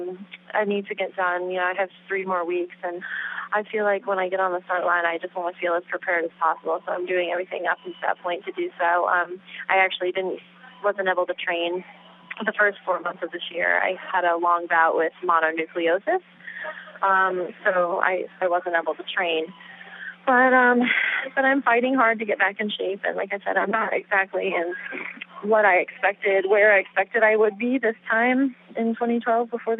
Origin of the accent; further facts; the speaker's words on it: Fayetteville, Arkansas, United States; I grew up in Fayetteville, Arkansas. My family farm is just outside Fayetteville, Arkansas, kind of in between Elkins and West Fork.